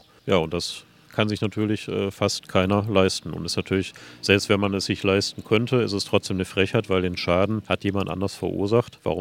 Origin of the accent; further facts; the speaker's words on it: North Rhine-Westphalia, Germany; ich selber bin aufgewachsen im Ruhrgebiet und von daher kenne ich Bergschäden noch und nöcher.